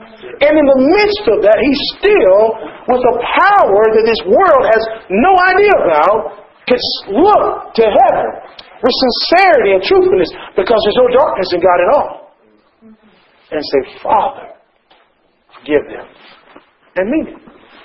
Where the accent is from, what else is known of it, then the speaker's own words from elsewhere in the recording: United States; Like I'm from the United States.